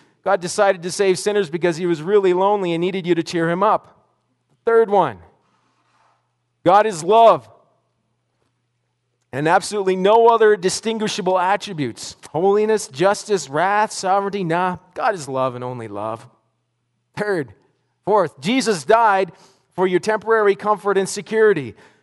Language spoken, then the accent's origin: English; Nova Scotia, Canada; I grew up in Nova Scotia. And not far from this little zoo that was down the road from me called Oaklawn Farm Zoo.